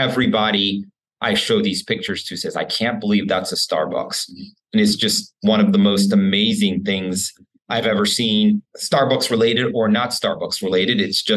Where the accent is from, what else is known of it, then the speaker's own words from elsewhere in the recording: Houston, Texas, United States; So it just makes me sad that in my hometown of Houston and many other cities around the country